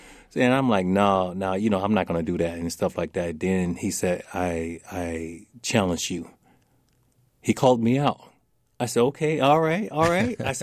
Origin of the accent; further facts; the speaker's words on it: Starkville, Mississippi, United States; also born or lived in Crawford; It was hard coming, you know, from a very small city, you know, like Starkville, Mississippi. I was born in Crawford, Mississippi. Population probably 2,000. You know, coming to the big city